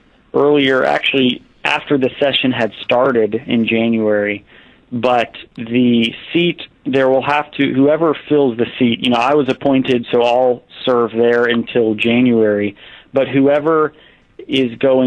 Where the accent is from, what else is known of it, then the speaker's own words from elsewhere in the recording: Ferndale, United States; some of my best memories as a kid growing up in Ferndale